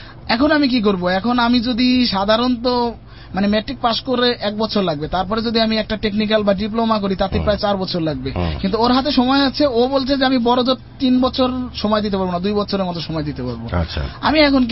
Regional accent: Faridpur, Dhaka Division, Bangladesh; now in Dhaka, Bangladesh; আমাদের বাড়ি যেহেতু ফরিদপুরে, তো ওইখানে ট্রলার বা ছিপোর্ডে যেতে হবে

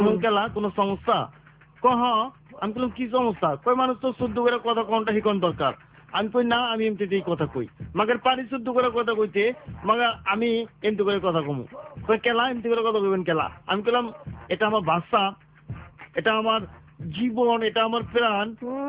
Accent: Dhaka Division, Bangladesh; accent: Dhakaiya; আমি ঢাকাইয়া ভাষায় কথা কই

